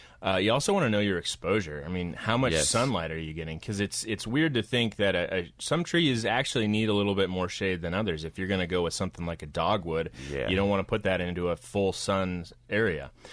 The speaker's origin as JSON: {"language": "English", "town": "Portland", "region": "Oregon", "country": "United States", "said": "And not just because I'm from Portland."}